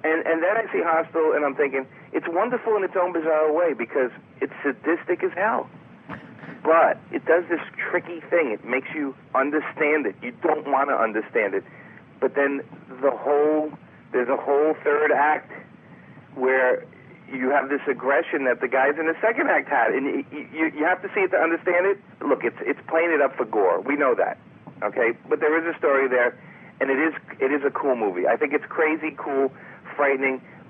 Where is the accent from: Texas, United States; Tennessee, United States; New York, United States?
New York, United States; Brooklyn; Now, I'm a guy from Brooklyn my whole life.